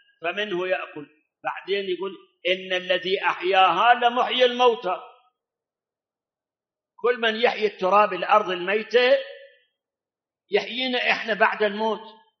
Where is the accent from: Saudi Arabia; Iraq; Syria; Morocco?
Iraq; بلاد حتى عندنا بالعراق غير الملح ما بيعشي ملح